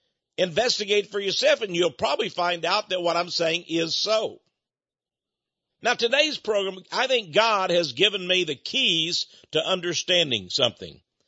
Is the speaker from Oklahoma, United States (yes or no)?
no; Texas, United States; now in Austin, United States; I was raised in East Texas. I went in the Air Force, went all over the world, but I came back to Texas. I'm in the capital of Texas now.